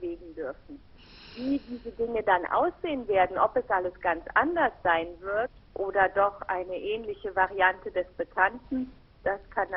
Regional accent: East Berlin, Berlin, Germany; Ich bin aus Ost-Berlin, ich bin in der DDR aufgewachsen

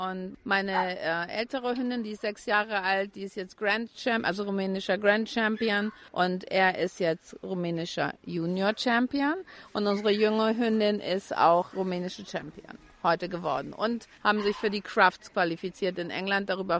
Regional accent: Hamburg, Germany; Wir kommen aus Deutschland, Hamburg.

